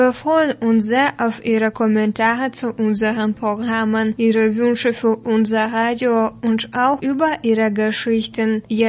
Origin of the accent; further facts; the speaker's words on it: Gera, Thuringia, Germany; so auch in meiner Heimatstadt Gera.